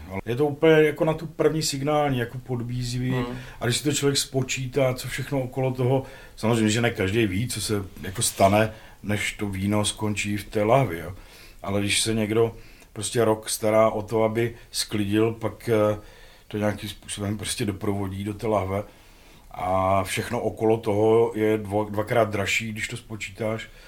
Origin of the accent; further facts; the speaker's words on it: Olomouc, Olomouc Region, Czechia; protože jsem z Hané, my Olomoučáci jsme jaký šetrní